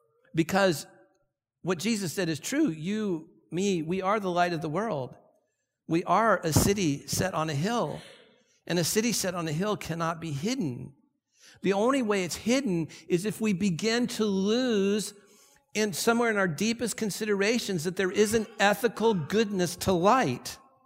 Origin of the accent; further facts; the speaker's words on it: Santa Ana, California, United States; I grew up here in Santa Ana.